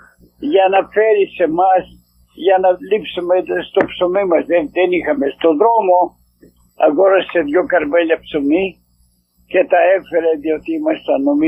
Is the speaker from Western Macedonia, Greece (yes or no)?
yes; Avgerinos, Western Macedonia, Greece; born there; Γεννήθηκα στον Αυγερινό Κοζάνης.